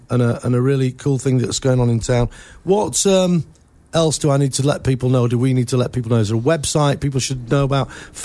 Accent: England, United Kingdom

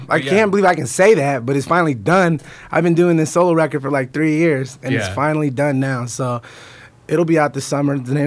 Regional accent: Oakland, California, United States; I'm from the Bay, man. I'm an Oakland kid. I got a lot of family in Southern California. All my family's in Southern California.

